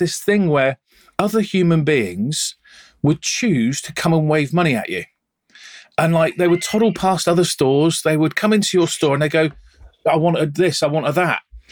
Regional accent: Oxford, South East England, United Kingdom; I come in from Oxford

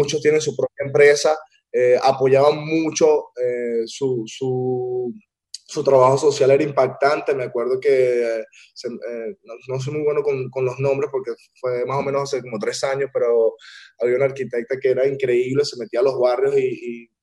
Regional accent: Venezuela; en mi país hay mucha gente, específicamente jóvenes, que a pesar de toda la crisis, todo lo que estamos pasando en Venezuela

